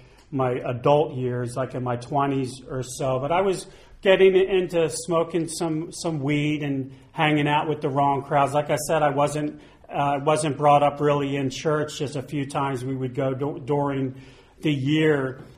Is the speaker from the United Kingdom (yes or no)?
no; Cherry Hill, New Jersey, United States; I grew up outside of Philadelphia, Cherry Hill, New Jersey, right outside of Philly.